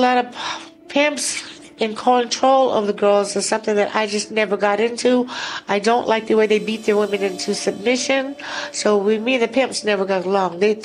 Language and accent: English; Klamath Falls, Oregon, United States; now in Anchorage, United States; I'm originally from Klamath Falls, Oregon. I came up here through Talents West on a dancing gig.